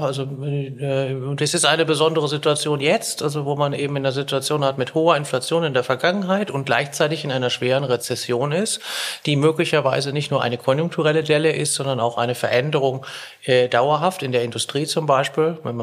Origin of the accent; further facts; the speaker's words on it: Germany; now in Austria; Also die Lebensqualität ist natürlich, wie viele ÖsterreicherInnen auch wissen, eben sehr hoch.